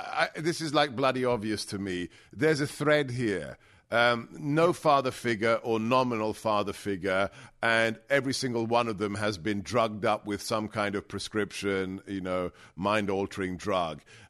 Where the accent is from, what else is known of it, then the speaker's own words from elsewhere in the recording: England, United Kingdom; Dude, I grew up in England.